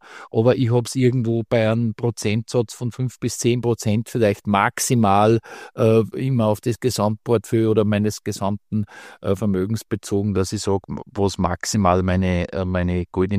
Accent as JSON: {"language": "German", "country": "Austria", "said": "bei uns in Österreich ist es ja so, dass der Österreicher dann gerne zur Taufe oder so ein Goldkettel mit einem Anhänger schenkt"}